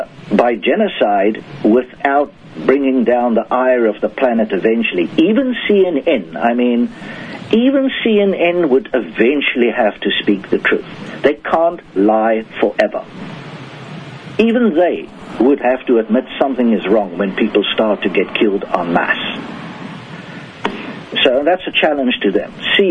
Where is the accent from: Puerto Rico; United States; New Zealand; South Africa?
South Africa; first language Afrikaans; English is a second language; the Afrikaans language, which is a Dutch derivative, my mother tongue